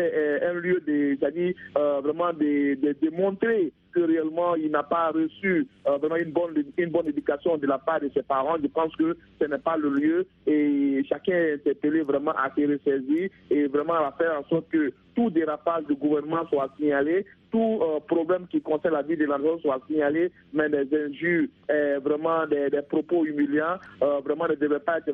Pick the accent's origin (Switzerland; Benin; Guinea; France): Guinea; Chez moi, en Guinée, ce n'est que maintenant